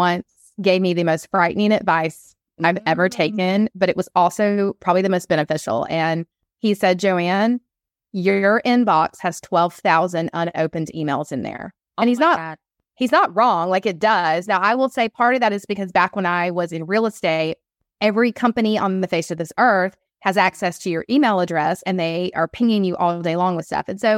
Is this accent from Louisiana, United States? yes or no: no; Atlanta, Georgia, United States; I'm on the East Coast. I'm from Atlanta.